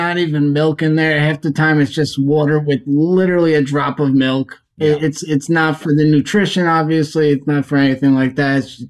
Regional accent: Long Island, New York, United States; We're from Long Island, like your buddy Petey, who we're actually going to see in January. We live in Florida now

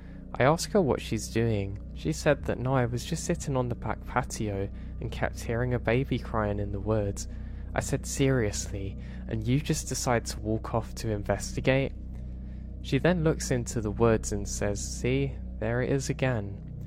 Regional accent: Oregon, United States; also born or lived in Las Vegas, United States; Now me growing up in Oregon, I love the rain. And for the past 10 years, we lived in Vegas

